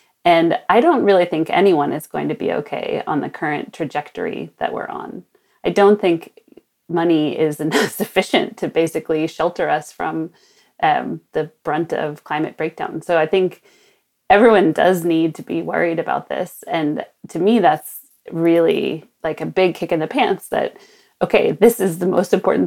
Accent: Sonoma, California, United States; during one of the catastrophic fires in my hometown of Sonoma, north of San Francisco

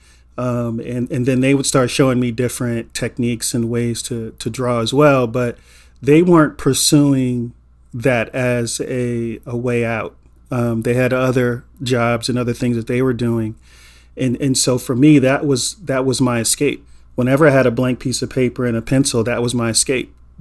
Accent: Inglewood, California, United States; if you're a black man growing up in Inglewood in the 80s, getting to 17 or 18 was a win, you know?

